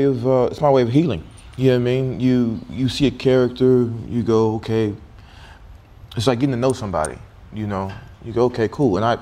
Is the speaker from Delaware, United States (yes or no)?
no; Dallas, Texas, United States; I'm from Texas. Dallas, Texas, came up a certain way.